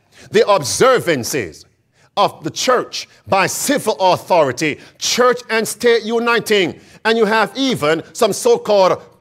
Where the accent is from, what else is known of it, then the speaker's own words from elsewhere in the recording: Jamaica; You see, friends, growing up in Jamaica, the Rastafarians and those who were somewhat traditional and those who were somewhat Protestants, they were against the government